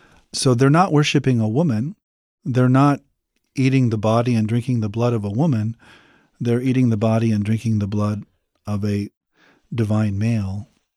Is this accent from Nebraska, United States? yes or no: yes; Nebraska, United States; I grew up in Nebraska in a farming community. I wasn't particularly religious as a boy. I grew up Roman Catholic.